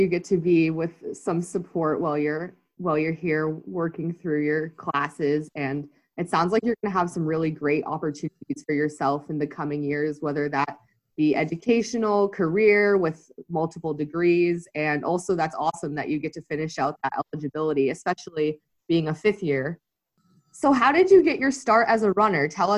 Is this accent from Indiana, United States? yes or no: no; New Hampshire, United States; I am from New Hampshire, so we do get pretty solid winters up here, and I grew up Nordic skiing a little bit